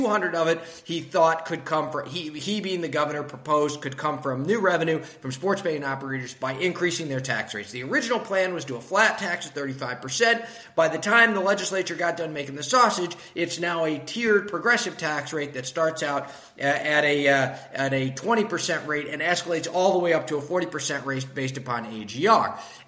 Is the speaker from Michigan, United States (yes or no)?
yes; Michigan, United States; I want to make one mention to my home state because it's so important.